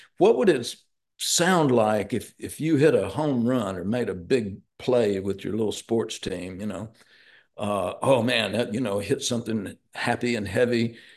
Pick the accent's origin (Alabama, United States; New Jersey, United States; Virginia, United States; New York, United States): Alabama, United States; Tuscaloosa; I grew up in Tuscaloosa, Alabama, Roll Tide, sorry.